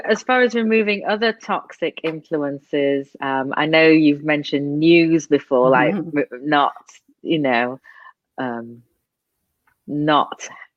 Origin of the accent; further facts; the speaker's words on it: England, United Kingdom; You know, I'm from England, and my two best friends in the world are in England